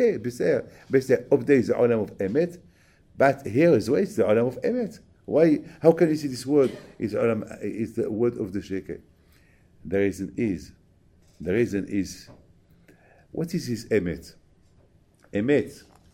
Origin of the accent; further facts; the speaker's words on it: Paris, Île-de-France, France; I'm from Paris. I live in France.